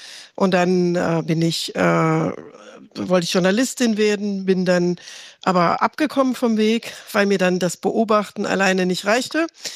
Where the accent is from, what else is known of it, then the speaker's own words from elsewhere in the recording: Rhineland-Palatinate, Germany; Ich komme aus Rheinland-Pfalz